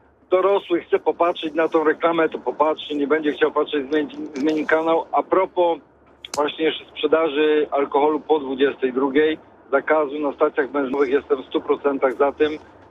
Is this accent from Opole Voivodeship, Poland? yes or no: no; Ostrów Wielkopolski, Greater Poland Voivodeship, Poland; jestem akurat z Ostrowa Wielkopolskiego